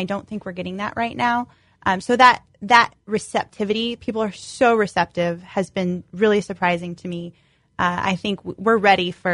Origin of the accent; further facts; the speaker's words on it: Juárez, Chihuahua, Mexico; also born or lived in El Paso, Texas; So I grew up in Juarez, Mexico, El Paso, Texas, right on the border there.